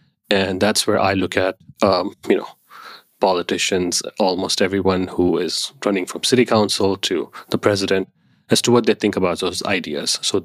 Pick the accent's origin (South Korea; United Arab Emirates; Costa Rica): United Arab Emirates; Dubai; moved away as an adult; also born or lived in Pakistan; now in California, United States; I am originally from Pakistan. That's where I was born, but I never lived in Pakistan. So I grew up in Dubai. So I spent 18 years in Dubai before coming to the US, more specifically California, in 2002.